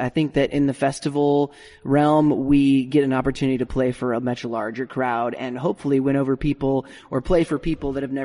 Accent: Spokane, Washington, United States; also born or lived in Seattle / Dallas / Atlanta; growing up in Spokane, and we also lived in Seattle as well, we were just really used to the weather

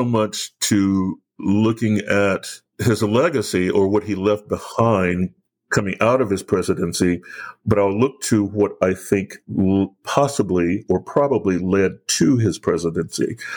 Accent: Atlanta, Georgia, United States; Born and raised in Southwest Atlanta, middle-class neighborhood, my dad worked and went to school, my mom worked and went to school, I worked and went to school.

